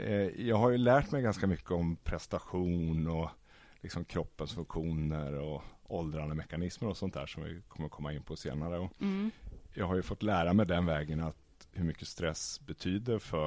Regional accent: Västervik, Kalmar County, Sweden; moved away as an adult; now in Stockholm, Sweden; Jag kommer från Småland, Västervik från början.

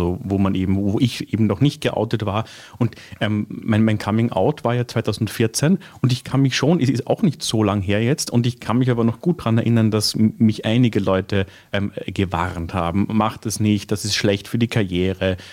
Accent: Carinthia, Austria; ich bin ja in Kärnten aufgewachsen, also im Süden von Österreich.

